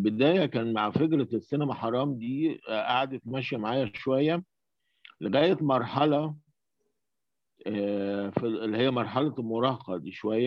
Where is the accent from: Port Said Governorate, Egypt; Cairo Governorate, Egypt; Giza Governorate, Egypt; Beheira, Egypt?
Cairo Governorate, Egypt; Cairo; طفولتي في شبرا في الستينات. أنا نشأت في أسرة متدينة